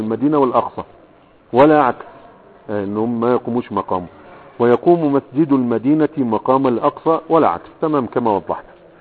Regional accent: Egypt; زي عندنا في مصر البدوي والغيرها

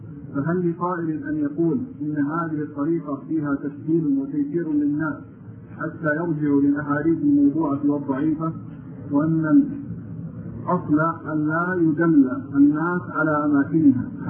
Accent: Egypt; أنا شاب من مصر

